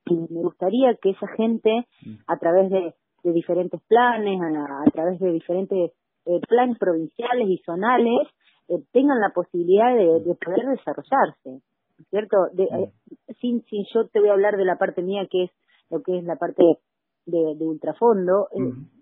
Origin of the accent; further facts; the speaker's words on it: Argentina; Yo soy argentina